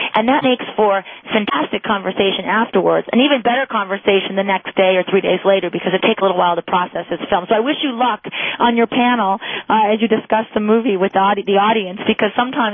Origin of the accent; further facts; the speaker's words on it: Farmington Hills, Michigan, United States; now in New York City, United States; Well, I grew up in Farmington Hills, and I went to Our Lady of Mercy High School. So I was raised a Catholic, and my parents live in Franklin currently.